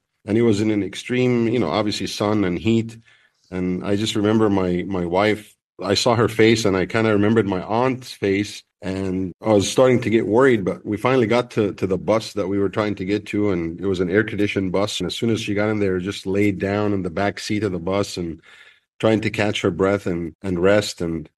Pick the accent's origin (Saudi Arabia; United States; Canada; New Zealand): Saudi Arabia; When I was growing up in Saudi Arabia, you know, in the 80s